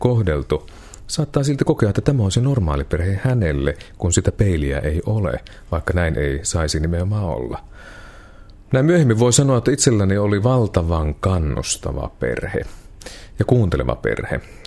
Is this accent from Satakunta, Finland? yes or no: no; Oulu, North Ostrobothnia, Finland; Lapsuuteni maisemissa siellä Oulussa Karjasillalla